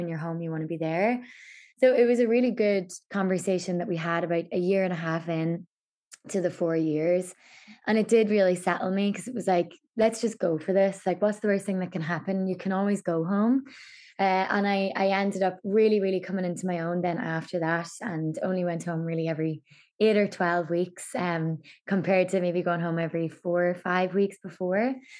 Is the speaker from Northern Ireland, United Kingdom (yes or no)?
yes; Omagh, Northern Ireland, United Kingdom; moved away as an adult; I'm from Omagh in County Tyrone, which is in Northern Ireland. So very center really of Northern Ireland, like an hour and a half from Belfast and 3 hours from Dublin. So went to school there all the way up through to 18.